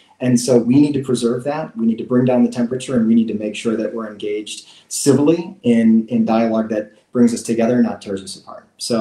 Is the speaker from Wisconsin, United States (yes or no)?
yes; Racine, Wisconsin, United States; we can't give up on places that I grew up in here in Racine.